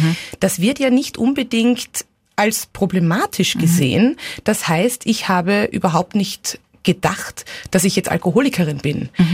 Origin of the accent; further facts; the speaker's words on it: Austria; also born or lived in Hong Kong; besonders Hongkong war ja für mich mein Zuhause. Also ich bin Österreicherin, aber erinnern kann ich mich an Hongkong als mein erstes Zuhause.